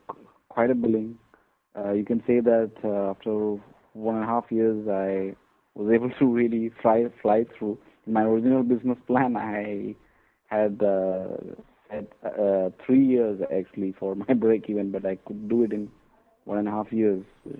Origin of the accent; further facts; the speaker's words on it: Dubai, United Arab Emirates; also born or lived in India; Actually, I am from India, but I grew up in Dubai because my parents had their business way back in the 1970s in Dubai. It was a very small village kind of place in those times. It was a fishing village, actually, Dubai.